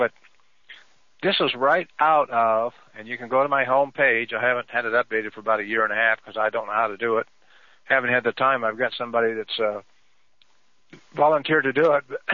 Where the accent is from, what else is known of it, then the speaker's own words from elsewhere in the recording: Kansas, United States; It isn't like down when I grew up in Kansas where the sunrise and sunset, I mean, it's coming up at a lot more of a straighter angle